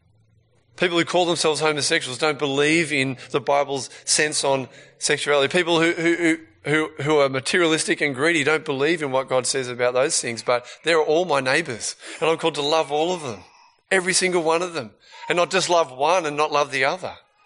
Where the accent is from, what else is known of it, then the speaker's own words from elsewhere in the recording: Australia; also born or lived in England; So my parents are Australian, but I was born in England and stayed there for 6 months.